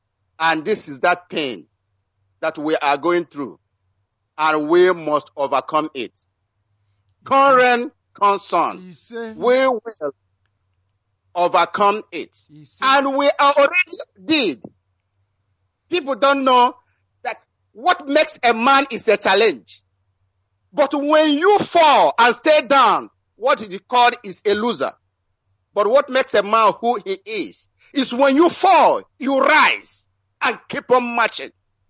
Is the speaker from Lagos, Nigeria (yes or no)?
no; Mbidi, Imo, Nigeria; now in Dallas, United States; residing here in Dallas, Texas, in United States of America. And I'm from Mbidi, Umuekwe Mbidi in Oru West, in Biafra land.